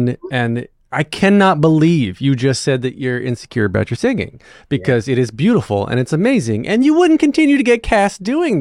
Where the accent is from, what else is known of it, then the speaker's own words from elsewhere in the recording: North Wilkesboro, North Carolina, United States; I grew up in North Wilkesboro, but if people don't know where that is, which is the creation of NASCAR.